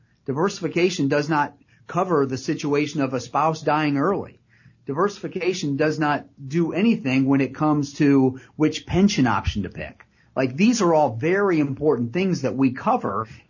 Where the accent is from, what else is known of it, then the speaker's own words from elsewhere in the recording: Pemberville, Ohio, United States; And growing up in Pemberville, whether it was a farming thing or picking strawberries or all the things that I was involved with in my youth to now